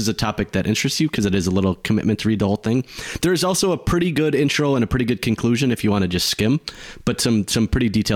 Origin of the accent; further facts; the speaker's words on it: New York, United States; As a New Yorker, not pizza.